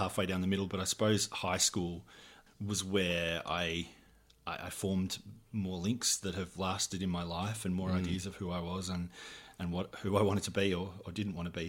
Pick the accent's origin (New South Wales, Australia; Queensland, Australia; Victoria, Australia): Victoria, Australia; Maryborough; also born or lived in Frankston; I was born in Frankston 42 years ago, raised by a single mum and my grandma. Moved to the country and went to high school in Maryborough in the heart of Victoria, which is the place I tell people I come from, even though I only lived there for 8 years or so.